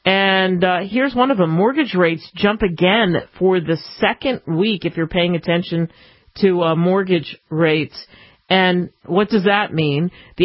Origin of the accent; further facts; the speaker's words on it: Philadelphia, Pennsylvania, United States; I'm from Philly, and it's the Schuylkill River, and nobody can spell Schuylkill.